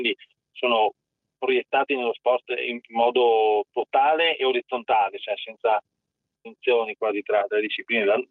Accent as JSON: {"language": "Italian", "region": "Friuli-Venezia Giulia", "country": "Italy", "said": "io parlo, sono del Friuli Venezia Giulia, quindi conosco bene anche la realtà slovena"}